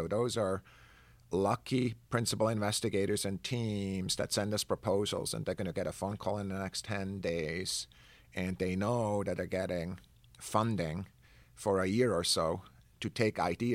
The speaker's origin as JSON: {"language": "English", "country": "Switzerland", "tie": "born or raised there", "said": "where I grew up in the Swiss mountains"}